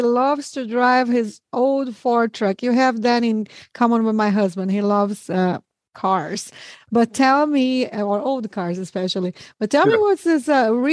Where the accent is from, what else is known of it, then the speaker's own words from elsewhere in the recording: South Region, Brazil; I was raised in South Brazil. And I lived in a large city when I went to college.